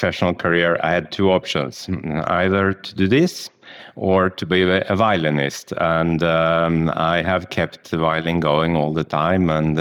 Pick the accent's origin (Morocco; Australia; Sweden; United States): Sweden; moved away as an adult; first in my home country, Sweden